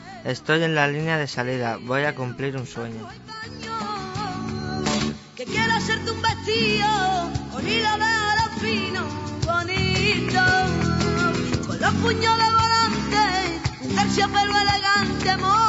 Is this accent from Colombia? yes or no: no; Sant Joan de les Abadesses, Catalonia, Spain; born there; Tengo 36 años, nací en San Juan de las Abadeses, Girona.